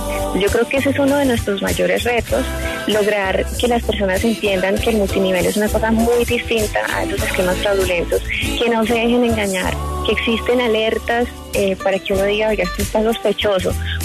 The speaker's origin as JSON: {"language": "Spanish", "town": "Bucaramanga", "region": "Santander", "country": "Colombia", "said": "Nosotros somos obviamente de Bucaramanga, de esas familias que son como muy pegadas para todos, ¿no?"}